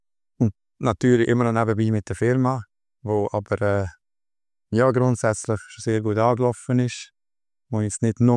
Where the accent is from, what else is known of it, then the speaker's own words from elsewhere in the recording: Aargau, Switzerland; now in Lucerne, Switzerland; Nein, seit einem Jahr im Luzernischen, aber gebürtig und aufgewachsen im Aargau, ja.